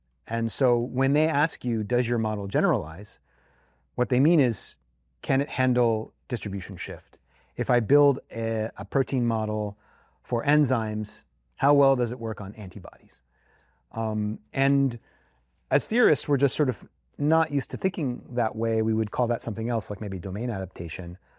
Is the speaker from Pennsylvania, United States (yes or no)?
yes; Pittsburgh, Pennsylvania, United States; I grew up in Pittsburgh, and I went to high school in Pittsburgh